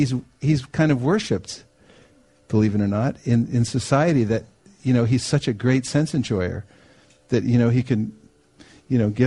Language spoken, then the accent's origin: English; California, United States; I grew up around the San Francisco Bay Area